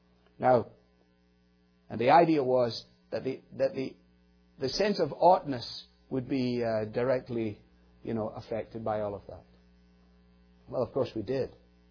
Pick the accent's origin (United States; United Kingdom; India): United Kingdom; Scotland; I was brought up in Scotland, brought up in the second half of the 20th century, born in 52